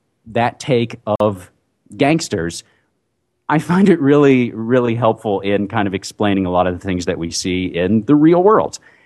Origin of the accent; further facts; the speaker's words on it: West Virginia, United States; Lindy England, who was unfortunately from my home state of West Virginia